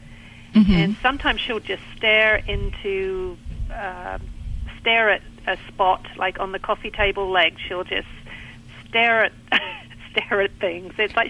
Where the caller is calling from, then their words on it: Pinehurst, North Carolina, United States; I'm calling from Pinehurst in North Carolina.